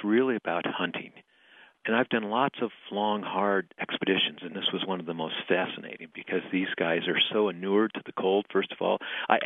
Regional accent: Wyoming, United States; This is a common thing to do in my home state of Wyoming.

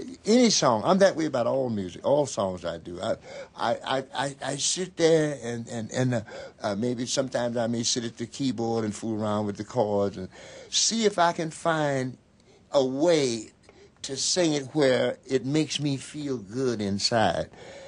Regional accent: Greenville, Florida, United States; also born or lived in Albany, Georgia; I was born in Albany, Georgia, but I don't know anything about it because my parents moved to Florida when I was about 6 months old, so, you know, I wouldn't remember anything. So I was raised in a little village, I guess you could call it, called Greenville, Florida.

